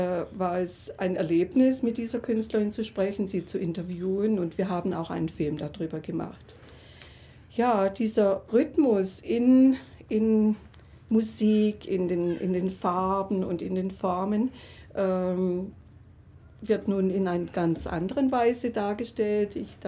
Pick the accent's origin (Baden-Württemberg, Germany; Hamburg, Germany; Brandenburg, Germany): Baden-Württemberg, Germany; meine Wurzeln zu meiner Heimat in Schwarzwald, im Hotzenwald sein. Und ich bin auch vor Ort in das Murgtal gefahren, habe Töne von der Murg, von dem kleinen Bach, an dem ich als Kind gespielt habe, aufgenommen.